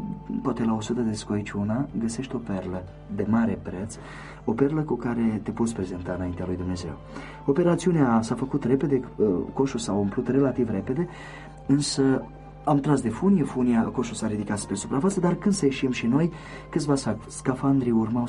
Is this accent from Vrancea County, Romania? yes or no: no; Brăila, Brăila County, Romania; în Brăila, că mi-e orașul natal